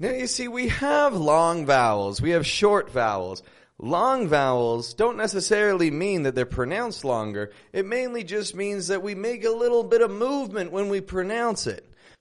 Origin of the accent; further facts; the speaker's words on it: Toronto, Ontario, Canada; now in Mexico; I'm from Toronto, and I live in Mexico at the moment.